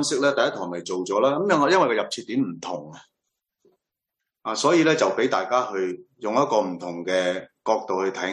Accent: China; 纵使佢系德国人，我哋系中国人啊

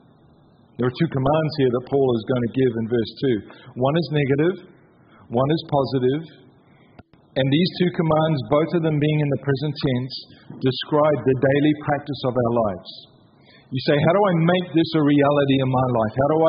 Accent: New Zealand; now in Australia; When I moved to Queensland 13 years ago, I'm a New Zealander.

